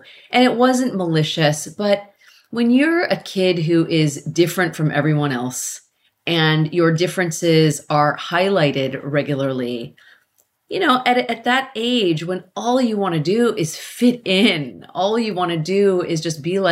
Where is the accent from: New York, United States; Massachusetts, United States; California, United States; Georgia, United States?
California, United States; Carmichael; And so I grew up in Carmichael, California. And at the time when my family settled there, there were no Asians.